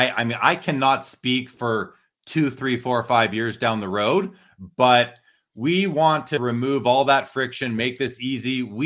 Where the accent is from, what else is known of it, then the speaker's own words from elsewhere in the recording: Winnipeg, Manitoba, Canada; now in Calgary, Canada; Yeah, I'm from Winnipeg originally.